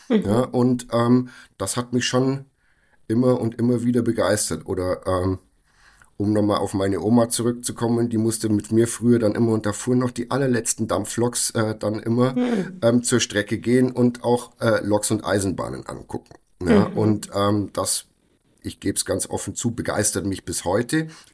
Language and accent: German; Kempten, Bavaria, Germany; in Kempten im Allgäu, wo ich aufgewachsen bin, LKWs ein- und ausgeladen